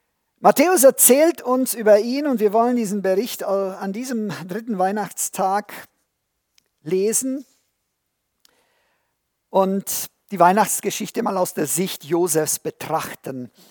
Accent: Transylvania, Romania; war bei uns in Siebenbürgen damals ein Spottwort

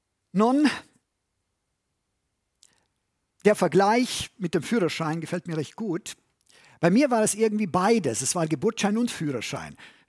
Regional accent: Transylvania, Romania; In Siebenbürgen, von wo ich herkomme

